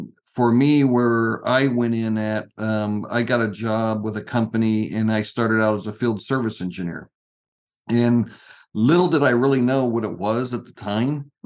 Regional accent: Kansas, United States; I grew up, as Angela said, I grew up in Kansas. I was kind of tired of the cold winters, hot summers, and I wanted to see, you know, other parts of the country.

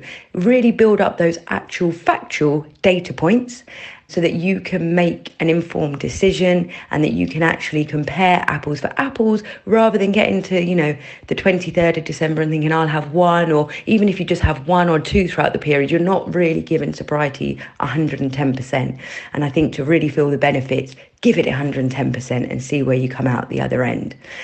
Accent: London, United Kingdom; I'm from West London

